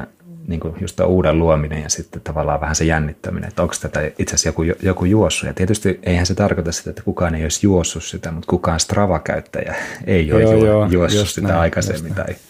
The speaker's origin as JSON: {"language": "Finnish", "region": "South Ostrobothnia", "country": "Finland", "tie": "born or raised there", "said": "siellä Pohjanmaalla tutuilla kotikonnuilla, että vähän Lapua ja Ylistaron rajoja siellä kolkutellen"}